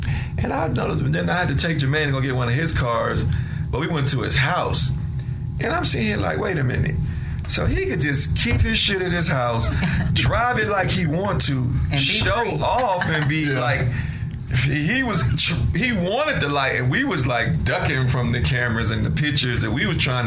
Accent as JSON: {"language": "English", "town": "New York City", "region": "New York", "country": "United States", "tie": "born or raised there", "said": "I grew up in it. I'm from New York. I grew up in the Bronx, seeing all the DJs in the park."}